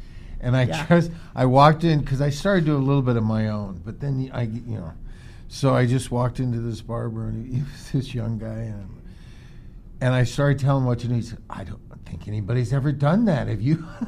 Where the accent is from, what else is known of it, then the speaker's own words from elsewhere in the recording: Los Angeles, California, United States; Well, and see, I grew up in Hollywood.